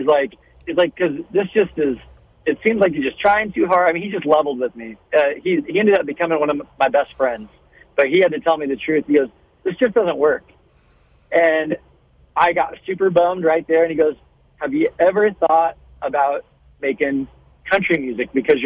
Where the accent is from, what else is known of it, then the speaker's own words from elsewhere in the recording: Kansas City, United States; also born or lived in Holdrege, Nebraska; I was born in Holdridge. I lived in Kansas City from about 2 years old till about my freshman year of high school. Moved back to the Holdridge area